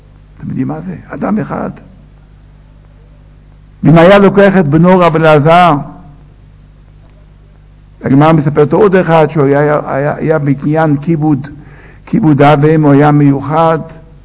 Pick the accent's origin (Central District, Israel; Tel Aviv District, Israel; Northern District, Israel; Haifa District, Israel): Northern District, Israel; Safed; אנחנו ילידי צפת, חמישה דורות כבר בארץ ישראל, באו מחוץ לארץ לצפת, והיו מאוד קשורים בצפת